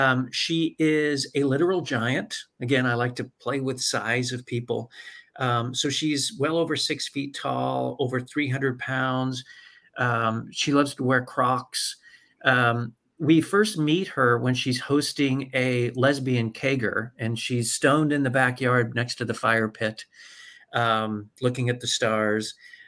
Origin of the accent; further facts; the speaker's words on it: Idaho, United States; Well, and I grew up in Idaho, and so there's plenty